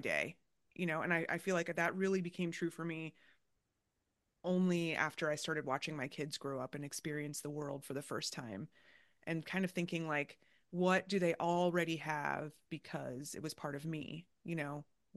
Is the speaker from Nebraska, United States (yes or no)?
no; Orlando, Florida, United States; now in Chicago, United States; I grew up in Orlando, which is like LA, it's sprawl, and I live in Chicago, which is like New York.